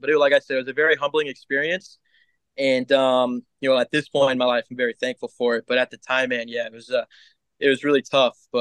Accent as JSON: {"language": "English", "town": "Lincoln", "region": "Nebraska", "country": "United States", "tie": "born or raised there", "said": "Born and raised in Lincoln, and like I said, I went to Norris High School. I'm very proud of where I come from, man."}